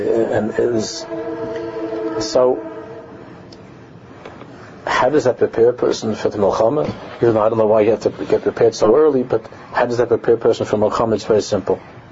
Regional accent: New York City, New York, United States; You know, in growing up in New York in yeshiva, a class trip meant like they would take all of us to Hayden Planetarium, right? That's what it's called, to the planetarium in Manhattan.

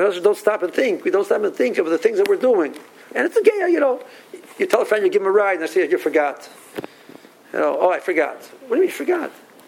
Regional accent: Cleveland, Ohio, United States; now in Silver Spring, United States; I came from Cleveland, went to the out of town. I went to Tel Shiva, which is like, you know, straight, and I ended up in Silver Spring

